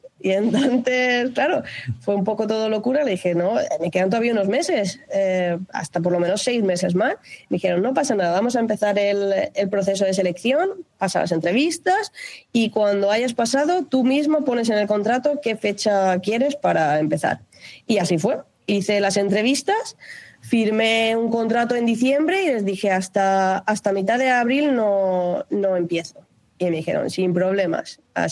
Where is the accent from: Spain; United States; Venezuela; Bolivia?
Spain; Y siendo española es como que me faltaba un poquito de hablar con gente, de relacionarme con otras personas